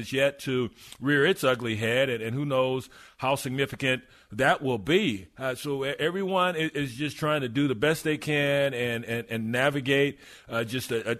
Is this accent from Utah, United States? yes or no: no; Texas, United States; you know from working with me for 3 years that I'm from West Texas, so I have no indoor voice, and it's not my fault.